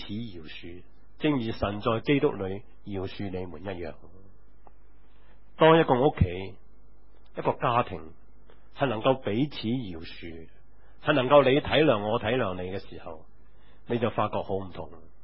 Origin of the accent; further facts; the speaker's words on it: Guangdong, China; first language Cantonese; Chinese is a second language; 这个字呢，是我们广东话是耳屎。